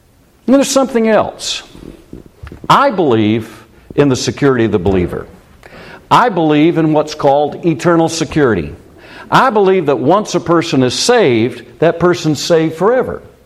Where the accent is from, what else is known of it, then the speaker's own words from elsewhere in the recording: United States; One of the greatest problems I face is being an American.